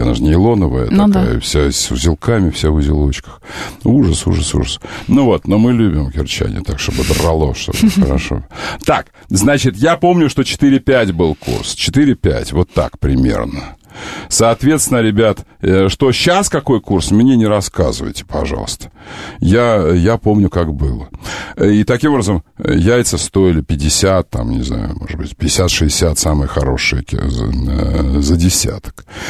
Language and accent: Russian; Crimea, Ukraine; Я-то точно, я крымчанин.